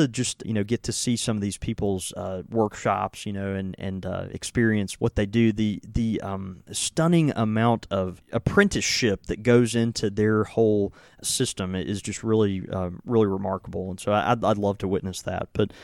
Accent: Southern United States, United States; I am a redneck from the South

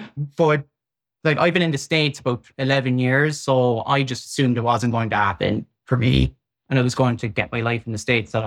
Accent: Ireland; I'm from Ireland, and it's very common for that to be done in Ireland.

